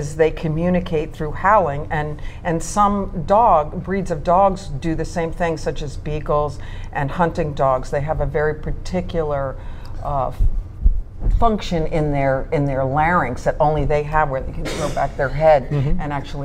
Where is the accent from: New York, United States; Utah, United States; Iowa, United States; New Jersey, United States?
New York, United States; I'm from Long Island.